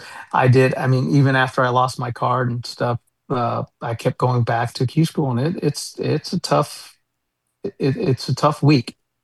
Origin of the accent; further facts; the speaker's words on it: Las Vegas, Nevada, United States; You know, growing up in Vegas and being in Vegas, you have to hit down